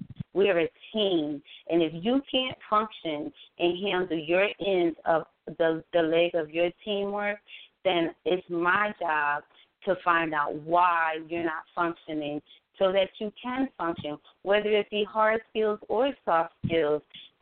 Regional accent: New Jersey, United States; now in Chicago, United States; Well, Harold's, as I said, I'm a transplant. I'm from Jersey. So I've never even heard of Harold's until I moved to Chicago.

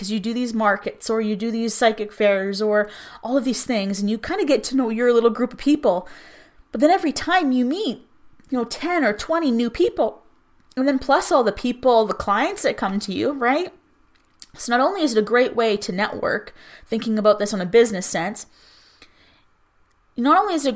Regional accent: Cold Lake, Alberta, Canada; I'm from Cold Lake, Alberta, in northern Alberta. And beautiful place.

